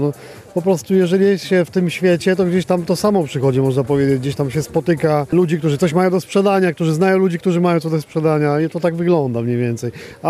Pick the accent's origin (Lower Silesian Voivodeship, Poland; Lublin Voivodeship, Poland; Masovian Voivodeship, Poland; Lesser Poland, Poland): Lublin Voivodeship, Poland; Kraśnik; jestem z Kraśnika, z województwa lubelskiego. Niedaleko tutaj, prawda?